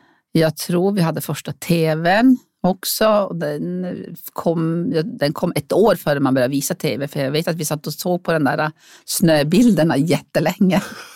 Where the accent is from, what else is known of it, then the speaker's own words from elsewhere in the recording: Harads, Norrbotten County, Sweden; Varför är jag inte hemma i Harads? De behöver ju hjälp i Harads.